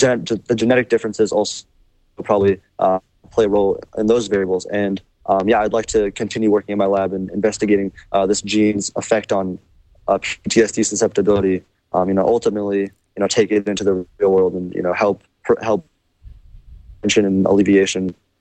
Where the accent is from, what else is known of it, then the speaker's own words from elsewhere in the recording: Portland, Oregon, United States; I'm a junior at Beaverton High School in Portland, Oregon.